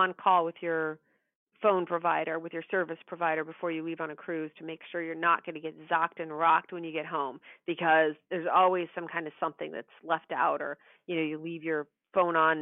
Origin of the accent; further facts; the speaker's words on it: Kentucky, United States; I lived in Kentucky. Everybody that knows me knows I'm from Kentucky. I've never been to the Derby.